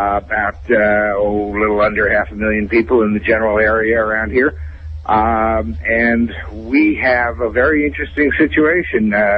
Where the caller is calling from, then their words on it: Syracuse, New York, United States; I'm talking from Syracuse, New York, and Syracuse, New York is a test market, has been for years.